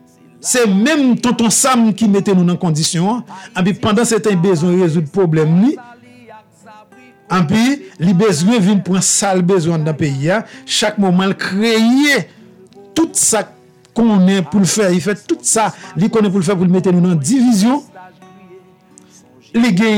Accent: Haiti; nous pas de résoudre en tant que haïtien

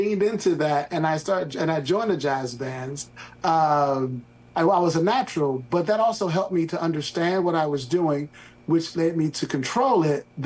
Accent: Chicago, Illinois, United States; and then I grew up in Chicago.

